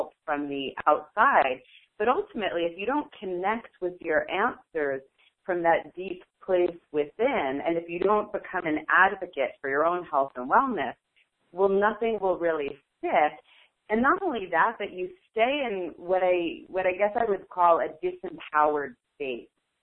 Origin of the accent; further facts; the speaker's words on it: Brooklyn, New York, United States; born there; also born or lived in Queens; I was born in Brooklyn, moved to Queens, and then journeyed back to Brooklyn.